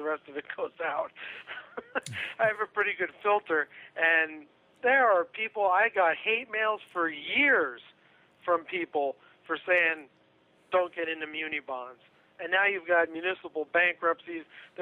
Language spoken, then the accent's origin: English; Pennsylvania, United States; Or, here, my home state, Pennsylvania, a few days ago, downgraded.